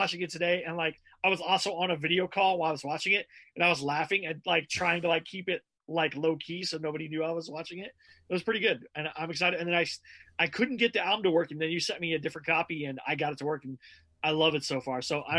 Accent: Texas, United States; So I grew up in Texas

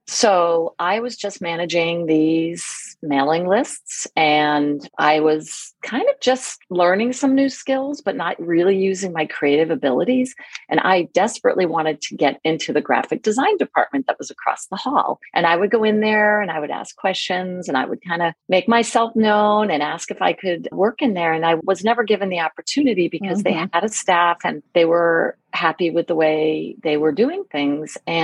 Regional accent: Rhode Island, United States; I was from Rhode Island.

